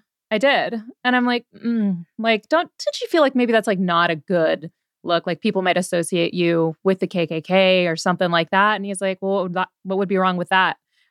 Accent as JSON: {"language": "English", "region": "California", "country": "United States", "tie": "born or raised there", "also_born_or_lived": "Virginia, United States", "said": "when I lived in Virginia for about 7 years and I grew up in Southern California."}